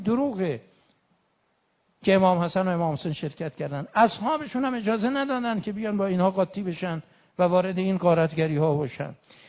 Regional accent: Iran; ما که ایرانیم و شیعیم و شیعه زادیم و مرید امیرالمؤمنین شاه مردان شیر یزدانیم،

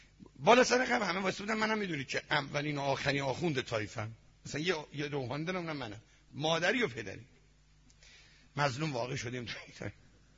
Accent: Iran; ما نمیگیم، ما ایرانی هستیم.

